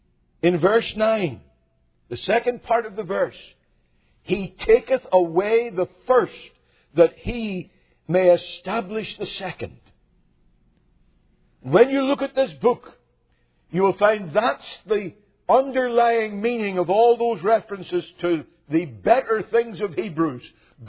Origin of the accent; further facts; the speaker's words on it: Belfast, Northern Ireland, United Kingdom; born there; I was born in Belfast